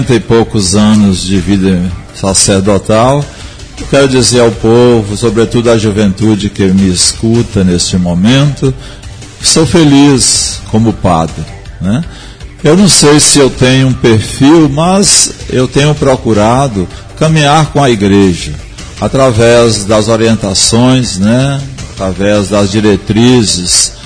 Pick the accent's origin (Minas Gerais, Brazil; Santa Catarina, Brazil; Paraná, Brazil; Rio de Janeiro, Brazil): Minas Gerais, Brazil; eu sou mineiro do Vale do Jequitinhonha, né? O vale sofrido